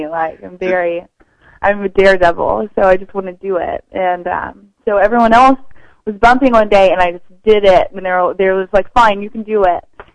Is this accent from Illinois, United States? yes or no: no; Texas, United States; moved away as an adult; now in Miami Beach, United States; I left it like right away almost, and because I was running away from Texas, and I moved to Miami Beach when I was 18 years old